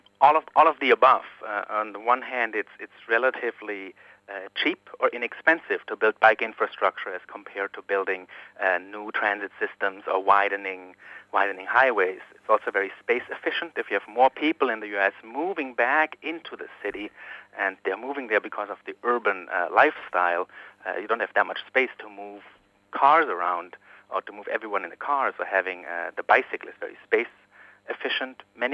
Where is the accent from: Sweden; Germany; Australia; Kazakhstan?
Germany; English is a second language; moved away as an adult; now in United States; as my accent may tell you, I'm originally from Germany, and I'm in the U.S. now for 10, 11 years.